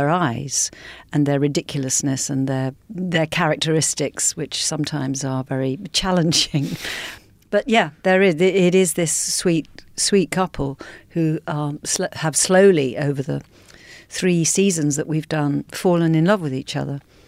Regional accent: Brighton, South East England, United Kingdom; I grew up in Brighton, which is on the south coast of England.

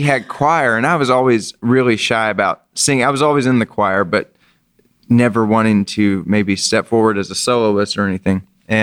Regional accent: Kentucky, United States; I will say one thing just about my hometown that I wasn't able to get back to because I never went back to school there. But my mom went to school there, and I have tons of friends that did. Wayne County, Kentucky, has one of the best bands in the nation.

